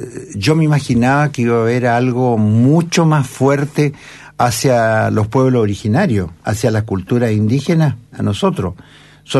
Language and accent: Spanish; Chile; si yo pude ver lo que somos como chilenos, parte de nuestra identidad